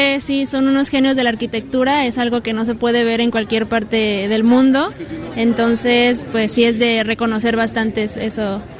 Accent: Oaxaca, Mexico; soy mexicana del estado de Oaxaca

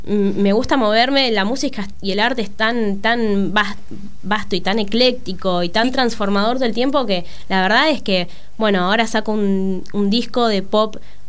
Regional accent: Buenos Aires, Argentina; yo me crié en Buenos Aires, en el barrio Mataderos, desde la adolescencia de ahí en adelante.

